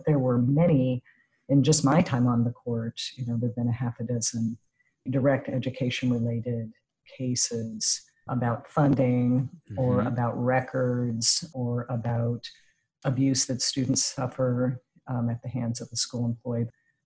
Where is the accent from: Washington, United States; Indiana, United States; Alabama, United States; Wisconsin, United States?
Washington, United States; Spokane; I mean, I come from Spokane, and the West Valley School District and the juvenile court in Spokane put together the first student-run community-based truancy board years ago